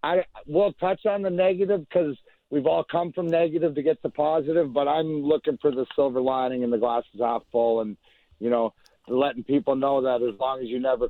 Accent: Leamington, Ontario, Canada; I got to work out here because I'm from Leamington, so I would come over all summer.

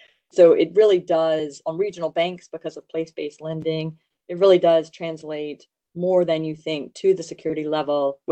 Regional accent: Louisiana, United States; So I grew up in Louisiana, and I refer to my mother as having said, it's hotter here in Louisiana than it is in Arizona

